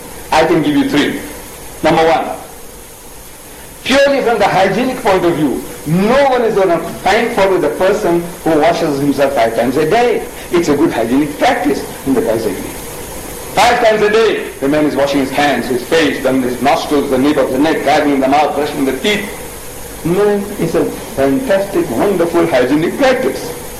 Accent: South Africa; Because when they look at me in my country, I'm an Indian. I look like an Indian.

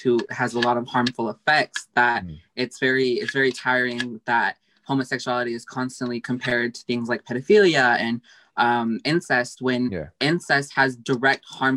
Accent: United States; born there; I'm from Pakistan. Okay. I'm Pakistani. I was born in the US.

